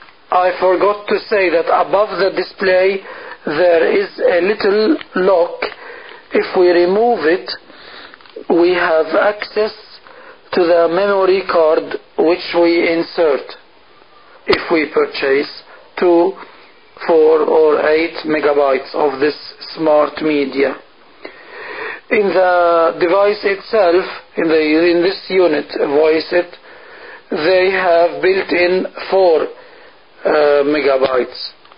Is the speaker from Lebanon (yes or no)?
yes; Lebanon; English is a second language; now in Sweden; I am a foreigner. I come from Lebanon, and I am living in Sweden. So I have three languages at this moment in my head